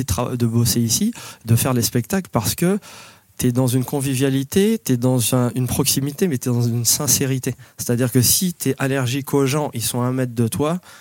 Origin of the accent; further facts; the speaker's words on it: Saint-Denis, Île-de-France, France; J'ai grandi à Saint-Denis